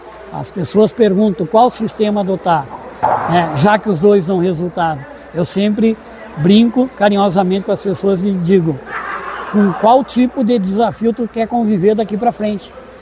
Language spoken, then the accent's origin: Portuguese; Cruz Alta, Rio Grande do Sul, Brazil; eu sou de Cruz Alta, né? Do mais o centro do estado.